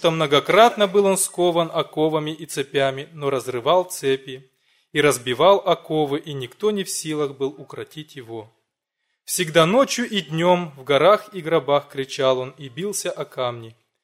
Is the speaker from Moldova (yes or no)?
yes; Hîncești, Hîncești District, Moldova; я из Молдавии, церковь маленького городка Хинчеште, бывший Котовский.